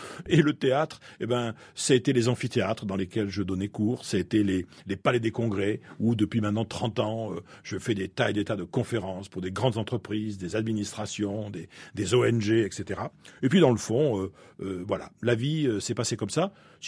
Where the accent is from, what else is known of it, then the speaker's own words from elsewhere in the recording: Bayonne, Nouvelle-Aquitaine, France; also born or lived in Bordeaux; on est arrivé là-bas en 1685. Donc je suis un protestant, huguenot, je suis un enfant du soleil, je suis aussi un enfant du sud-ouest, parce que je suis né à Bordeaux, j'ai grandi à Bayonne.